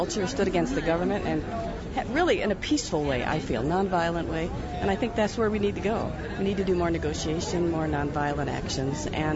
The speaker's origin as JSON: {"language": "English", "town": "Arvada", "region": "Colorado", "country": "United States", "said": "I'm from Arvada."}